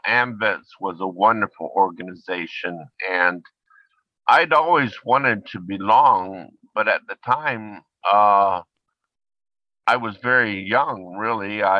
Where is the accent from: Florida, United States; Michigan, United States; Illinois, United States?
Florida, United States; Sarasota; Well, you know, I grew up in Sarasota, Florida